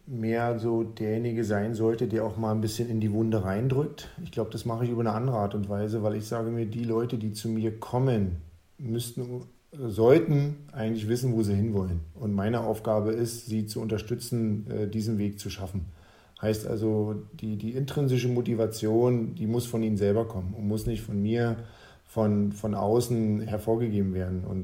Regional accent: East Germany, Germany; Ja, also ich bin ja im Osten groß geworden

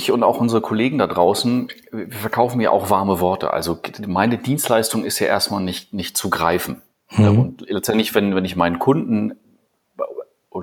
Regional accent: Bad Malente-Gremsmühlen, Schleswig-Holstein, Germany

